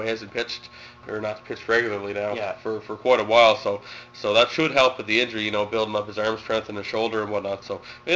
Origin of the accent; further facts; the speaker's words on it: Canada; As a Canadian, of course, we'd like to hear it.